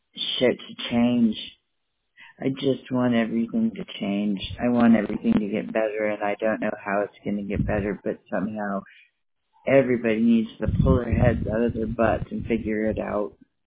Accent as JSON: {"language": "English", "region": "California", "country": "United States", "said": "Like I said, I'm from California, from the border down there"}